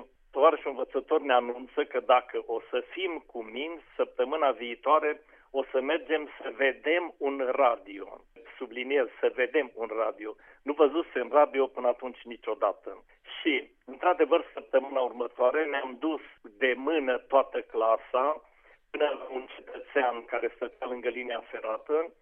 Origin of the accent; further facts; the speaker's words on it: Oarda, Alba County, Romania; born there; Eu m-am născut în Oarda, de cealaltă parte a râului Mureș, dar mergeam acolo la școală, tatăl meu fiind învățător acolo.